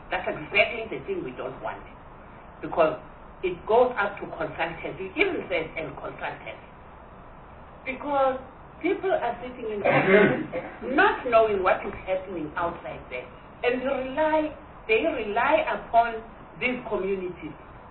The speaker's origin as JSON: {"language": "English", "region": "Eastern Cape", "country": "South Africa", "said": "I'm from the Eastern Cape, and there is a project from ESCOM visiting schools"}